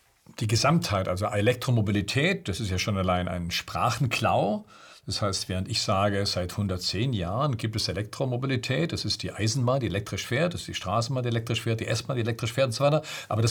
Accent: Baden-Württemberg, Germany; Ich bin Schwabe.

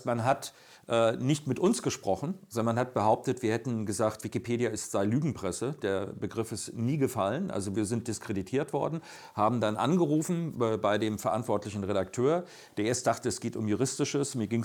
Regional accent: Grand Est, France; als Elsässer, ja.

